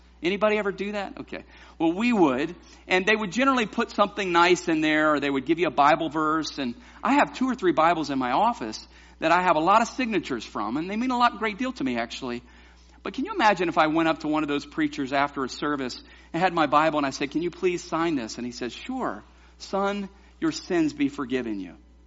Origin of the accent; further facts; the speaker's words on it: the South, United States; Now, growing up in the South, we had something to happen